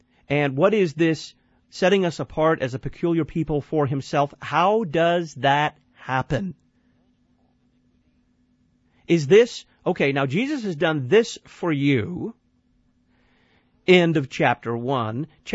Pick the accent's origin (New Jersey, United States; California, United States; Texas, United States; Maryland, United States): Texas, United States; Dallas; How's the weather in Fort Worth? I come from Dallas.